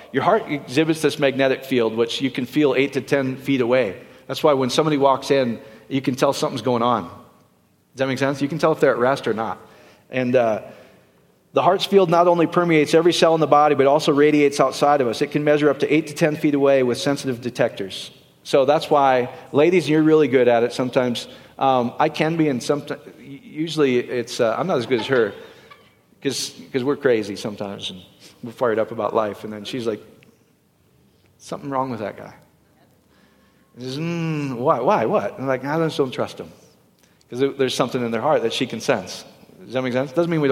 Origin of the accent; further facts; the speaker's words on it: Iowa, United States; I'm from Iowa. Can you speak English?